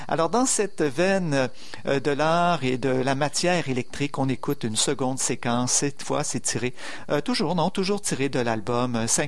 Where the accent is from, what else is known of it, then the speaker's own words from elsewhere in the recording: Uruguay; Chez moi, en Uruguay, au milieu des années 70, les gens écoutaient de la musique folklorique et des chants de protestation uruguayens à fort contenu sociopolitique.